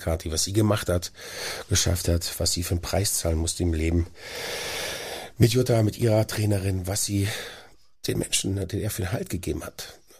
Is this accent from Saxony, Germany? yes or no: no; Berlin, Germany; Ich bin halt aufgewachsen in Schöneweide, 2 Straßen von … entfernt.